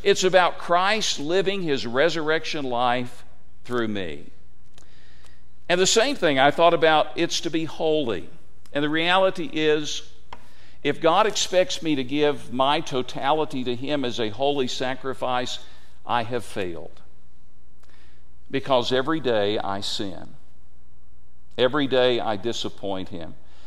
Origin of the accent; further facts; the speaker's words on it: Tennessee, United States; that was a large part of my growing up in Tennessee. I mean, tobacco was a part of our lives.